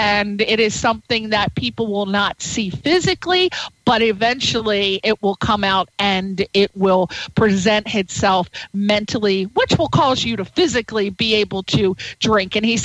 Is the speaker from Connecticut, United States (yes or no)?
yes; Connecticut, United States; also born or lived in Maryland; Wow, I went to school in Maryland at Towson State. I'm from Connecticut, but I went to school in Towson State.